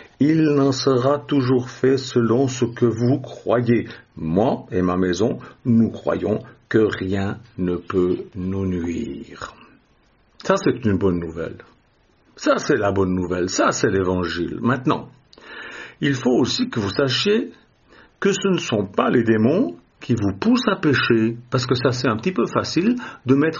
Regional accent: Switzerland; moi je suis suisse, mais les djinns ne font jamais de mal aux Suisses ni aux Français.

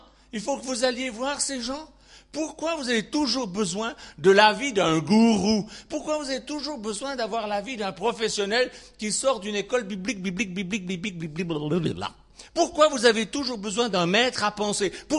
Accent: France; je vois marqué sabbat avec un S, je suis français, je dis sabbat.

